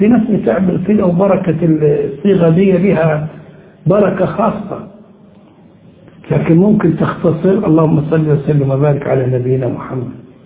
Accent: Egypt; الخرافات دي عندنا في القريه او على مستوى الناس الجهله، هو طلعت على مستوى الناس المتعلمين. كنت فاكر اني عندنا في مصر

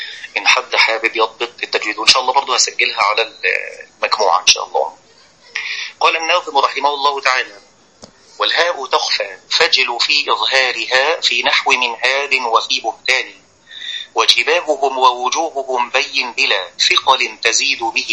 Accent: Egypt; التي نقرأ بها في بلدنا مصر

